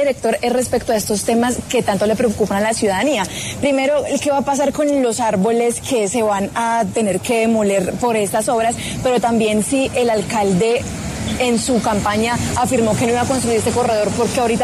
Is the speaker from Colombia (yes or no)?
yes; Bogotá, Colombia; se lo digo también yo como bogotana